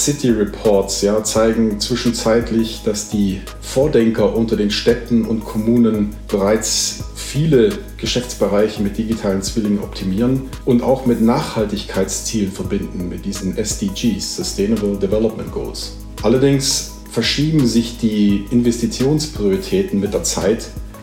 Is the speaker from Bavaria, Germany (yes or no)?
yes; Munich, Bavaria, Germany; Aber mich freut es natürlich hier auch als Münchner sozusagen davon hoffentlich bald zu profitieren